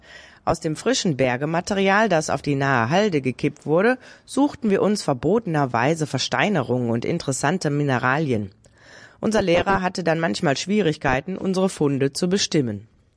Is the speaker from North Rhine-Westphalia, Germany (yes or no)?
yes; Mülheim an der Ruhr, North Rhine-Westphalia, Germany; born there; Ich bin so ziemlich in Heißen Mitte geboren, in der Siedlung zwischen Honigsberg und Hingberg, direkt am Sportplatz vom Turnerbund Heißen.